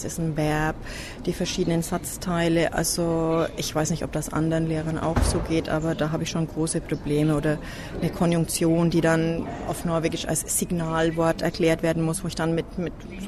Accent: Germany; first language German; now in Trondheim, Norway; Ich komme jetzt aus Trondheim, bin aber eigentlich Deutsche. Geboren 1963.

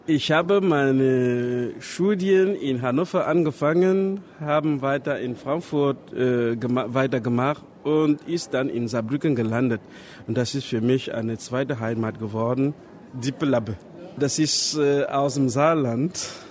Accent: Cameroon; German is a second language; ich komme aus Kamerun und ich unterrichte an der Uni Deutsche Literatur und Landeskunde, Universität Chang.

